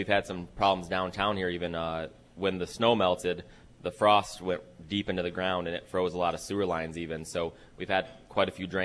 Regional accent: Jackson, United States; I grew up here in Jackson on the south side on Avondale, Jackson High grad, and I love to give back to the city.

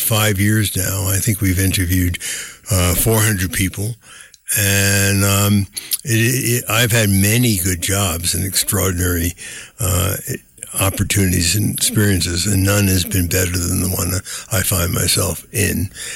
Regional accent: New York, United States; I'm from New York. I'm a magazine entrepreneur

